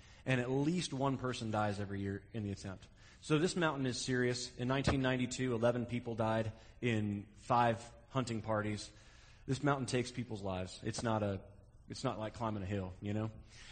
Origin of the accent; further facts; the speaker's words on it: Wasilla, Alaska, United States; It starts in my hometown of Wasilla.